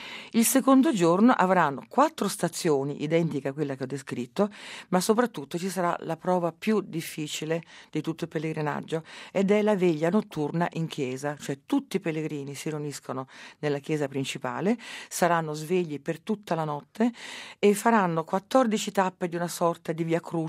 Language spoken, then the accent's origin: Italian; Rome, Lazio, Italy; sono di Roma, sono romana